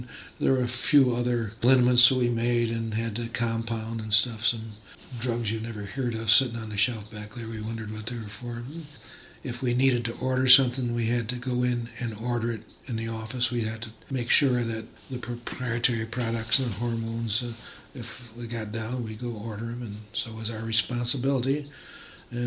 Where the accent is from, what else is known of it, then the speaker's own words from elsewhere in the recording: South Korea; I had a veteran scholarship from New York State because I'm from Korea.